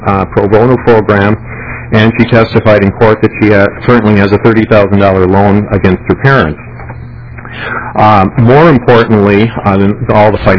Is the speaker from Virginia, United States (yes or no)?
no; St. Cloud, Minnesota, United States; I'm from St. Cloud, Minnesota.